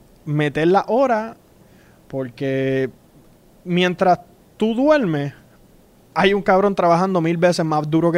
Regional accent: Puerto Rico; Nosotros somos de … vinimos desde Puerto Rico.

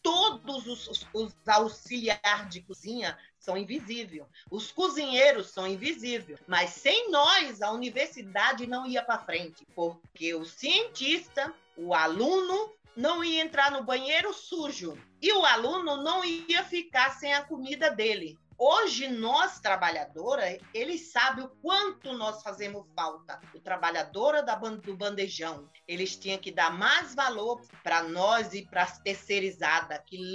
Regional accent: Pernambuco, Brazil; now in São Paulo, Brazil; Sou nordestina. Cheguei de Pernambuco em 1974.

